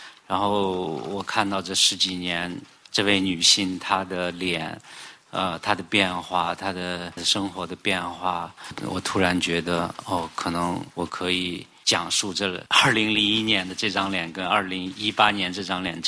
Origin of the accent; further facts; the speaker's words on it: China; 今天我们中国人用各种方法来纪念，来哀思。